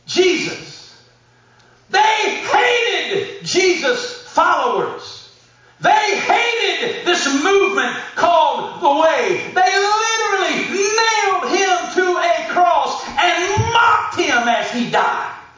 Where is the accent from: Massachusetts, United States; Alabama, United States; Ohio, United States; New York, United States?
Alabama, United States; Roll Tide. I'm from Alabama. Like, if you're from Alabama, you don't go to Las Vegas.